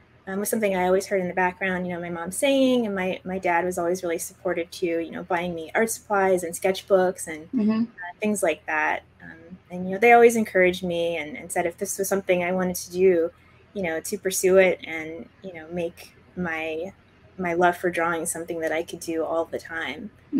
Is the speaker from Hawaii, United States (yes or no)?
no; New York City, New York, United States; Well, I grew up in Brooklyn in the 80s and it was very, very diverse.